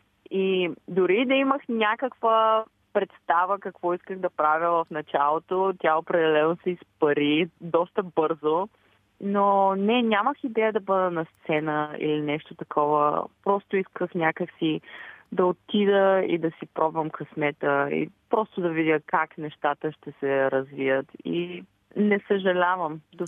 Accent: Varna, Varna Province, Bulgaria; born there; Аз съм родена във Варна

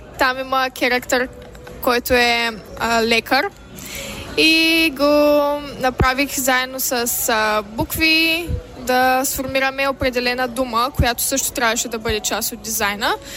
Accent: Ruse, Ruse Province, Bulgaria; moved away as an adult; also born or lived in Sofia; now in Las Vegas, United States; съм на 23 години и съм родена в София. Но цял живот живея в град Русе, България. През 2022 година аз и съпругът ми заминахме за щатите и се установихме в края на лятото на 2022 в Лас Вегас.

